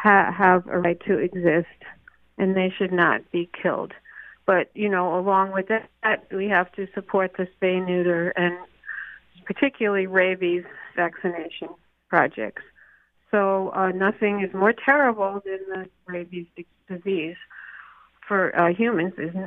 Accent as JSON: {"language": "English", "town": "Brooklyn", "region": "New York", "country": "United States", "tie": "born or raised there", "said": "I grew up in Brooklyn, New York, and we had street dogs on our corner."}